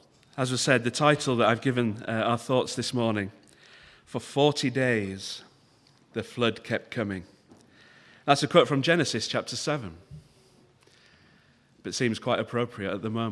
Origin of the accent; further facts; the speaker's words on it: Leeds, Yorkshire and the Humber, United Kingdom; and I'm from Leeds originally, so that's my home team.